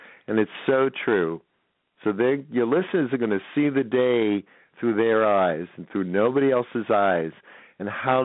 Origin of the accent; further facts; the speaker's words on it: New York, United States; I grew up in New York, so I used to see Broadway shows all the time, so I make up my own lyrics to Broadway music